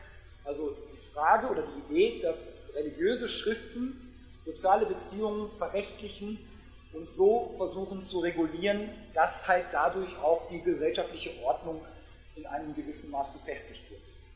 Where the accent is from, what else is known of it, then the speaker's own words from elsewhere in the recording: Gütersloh, North Rhine-Westphalia, Germany; Gütersloh, wo ich herkomme